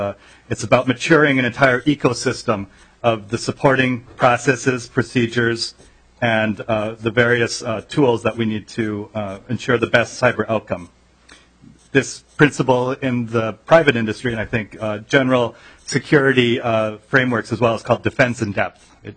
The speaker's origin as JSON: {"language": "English", "town": "Hopkins", "region": "Minnesota", "country": "United States", "said": "I'm from Hopkins, Minnesota."}